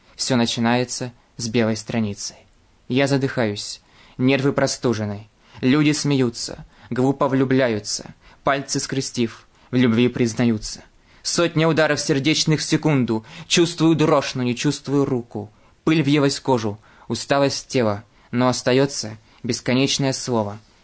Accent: Kazakhstan; now in Yekaterinburg, Russia; потому что я сам приехал из Казахстана, из маленького города. Приехал сюда, в Екатеринбург, почти 2 года назад, так сказать.

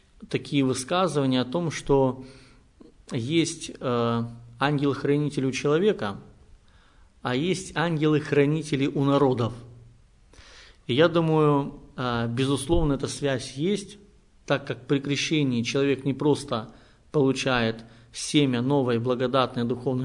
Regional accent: Crimea, Ukraine; я, как коренной крымчанин, могу сказать, что с детства бываю на Херсонесе

